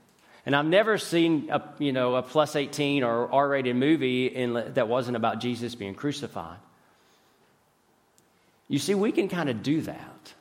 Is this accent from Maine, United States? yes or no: no; Tennessee, United States; Now, I'm from East Tennessee, and it's similar. We have this pride about our heritage. We're mountain people. We're from the mountains of East Tennessee